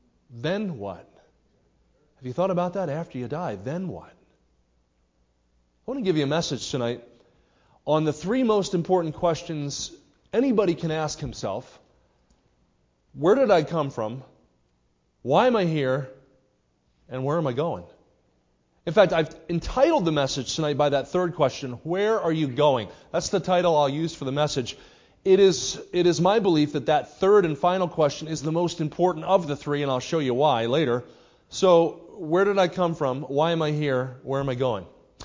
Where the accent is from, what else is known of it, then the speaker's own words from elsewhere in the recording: New Jersey, United States; now in Kansas City, United States; I said, well, I grew up in New Jersey, but I live out in Missouri now, Kansas City.